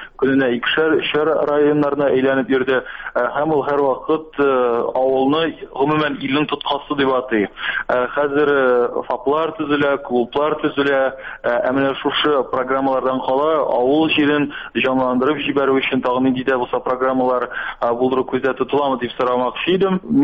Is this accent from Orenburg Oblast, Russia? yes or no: no; Naberezhnye Chelny, Tatarstan, Russia; Мин үзем Чаллыдан булгач, юлларның даңгыл карагысы беләм